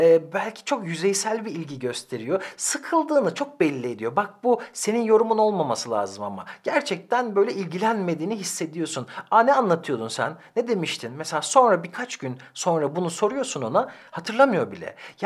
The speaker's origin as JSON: {"language": "Turkish", "region": "Ankara", "country": "Turkey", "said": "Şimdi ben Ankaralıyım. Bizim burada düğünlerde altın takıldığı zaman öncüt derler."}